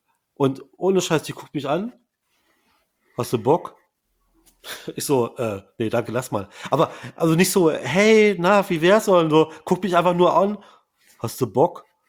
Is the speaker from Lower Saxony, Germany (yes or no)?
yes; Braunschweig, Lower Saxony, Germany; Damals habe ich selber noch im Retail gearbeitet, in Braunschweig, wo ich herkomme.